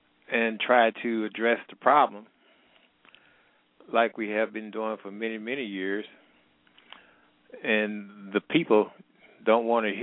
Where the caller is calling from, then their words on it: Midwest, United States; I said I'm calling here from the Midwest.